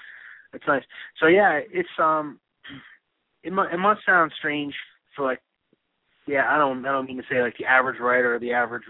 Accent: New Jersey, United States; now in New York City, United States; Yeah, I'm from New Jersey, and I live in New York City.

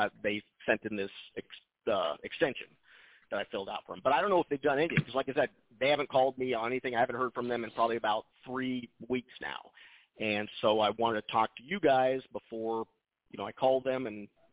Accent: Oregon, United States; He said it looked like, and I'm from Oregon, that Oregon state tax is piggybacked on the federal one.

